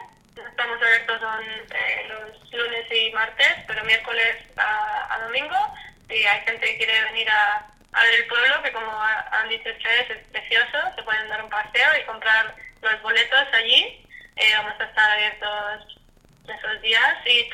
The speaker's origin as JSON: {"language": "Spanish", "country": "Spain", "moved": "yes", "lives_now": "United States", "said": "Sí, yo vivo en el Valle del Hudson, efectivamente. Vine aquí hace 11 años con mi familia, vinimos de España y aquí sigo creciendo"}